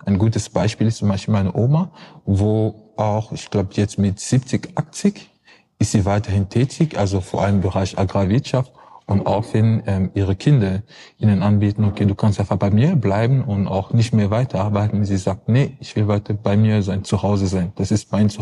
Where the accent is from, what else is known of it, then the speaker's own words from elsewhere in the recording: Cameroon; German is a second language; now in Germany; ich bin ursprünglich aus Kamerun. Da bin ich geboren und auch aufgewachsen, bis ungefähr ich 80 Jahre alt war, und dann bin ich zum Studium nach Deutschland gekommen.